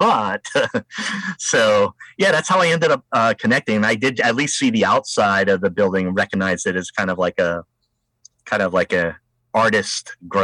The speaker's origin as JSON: {"language": "English", "region": "Rhode Island", "country": "United States", "lives_now": "Astoria, United States", "said": "And one of the pieces about Astoria, which really appeals to me and where I'm from Rhode Island."}